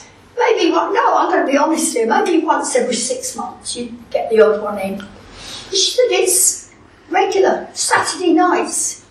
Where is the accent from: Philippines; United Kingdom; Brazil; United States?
United Kingdom; Brighton, South East England; I was born in Brighton. I was raised in the posh part in the South Downs